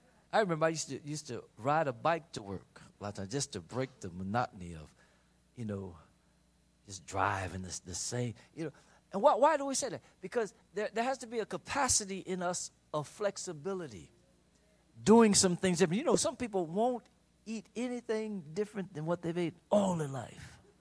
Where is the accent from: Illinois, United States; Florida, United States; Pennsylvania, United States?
Illinois, United States; Chicago; I've been growing up in Chicago, and I've worked out on the west side of Chicago